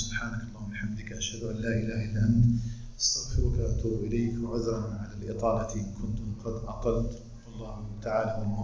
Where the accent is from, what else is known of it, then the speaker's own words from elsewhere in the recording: Algeria; أن تجعل بلدنا الجزائر آمنا مطمئنا